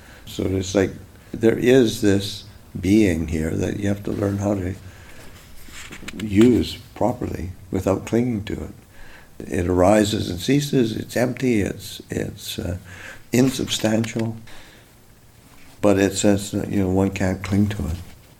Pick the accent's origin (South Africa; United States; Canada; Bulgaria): Canada; say like I'm Canadian, grew up Canadian